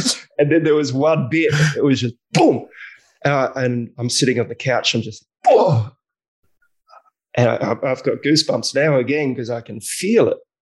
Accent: Australia; I'm a chef from Australia.

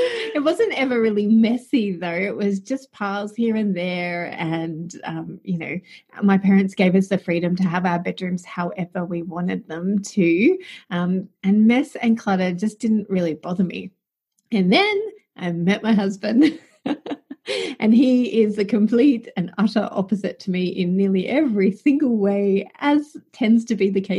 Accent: Melbourne, Victoria, Australia; my friend Amy, who I grew up with in Melbourne

